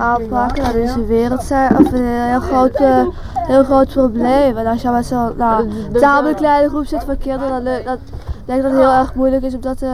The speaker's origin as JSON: {"language": "Dutch", "town": "Didam", "region": "Gelderland", "country": "Netherlands", "said": "Ik zelf kom uit Didam, een plaatsje in Gelderland."}